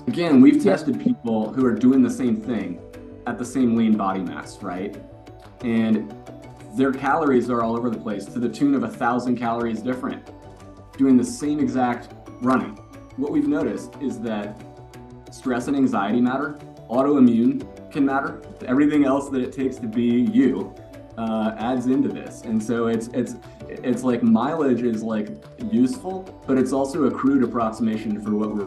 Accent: Virginia, United States; I'm from Virginia. I was a good high school runner there and then moved on to Stanford.

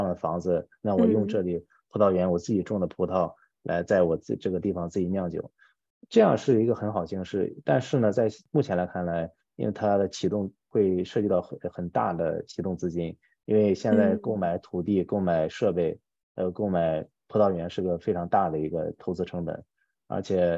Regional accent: Jinan, Shandong, China; 在我出生的成长地方山东济南

